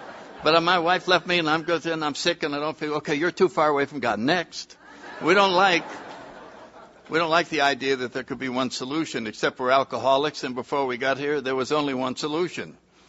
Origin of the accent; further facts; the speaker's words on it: New Haven, Connecticut, United States; So anyway, I grew up in New Haven, Connecticut. I was born in 1931, so if you do the math, in a few weeks I'll be 80.